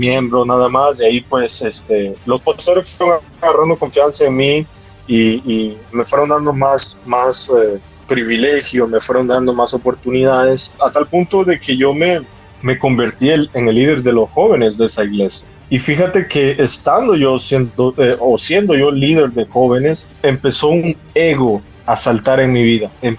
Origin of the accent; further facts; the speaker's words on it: Honduras; moved away as an adult; now in United States; soy un joven nacido y crecido en el Evangelio. A mis 18 años, después de graduarme del colegio, decido que mi vida tiene que tomar un rumbo diferente y decido emigrar a los Estados Unidos. En ese momento, antes de salir de Honduras